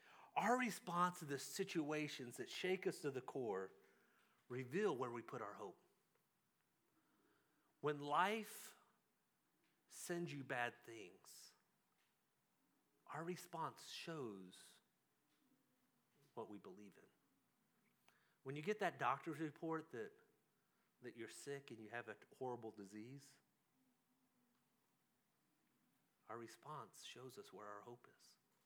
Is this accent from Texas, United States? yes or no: yes; Texas, United States; now in South Africa; We're not from South Africa. I know you guys can't tell that, right? But we're not. Holidays are hard when you're not with your family. We would have loved to have been home in Texas with my mom and dad